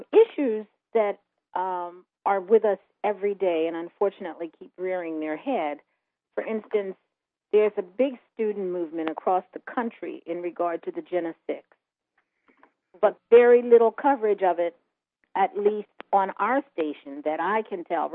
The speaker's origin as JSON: {"language": "English", "region": "New Jersey", "country": "United States", "said": "I'm originally from New Jersey."}